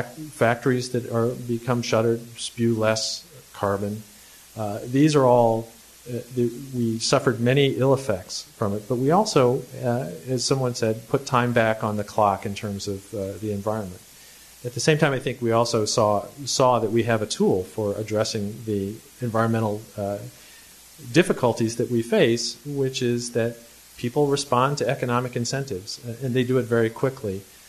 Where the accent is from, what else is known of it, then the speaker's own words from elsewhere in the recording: Connecticut, United States; Metropolitan Atlanta covers more ground than my home state, than Connecticut.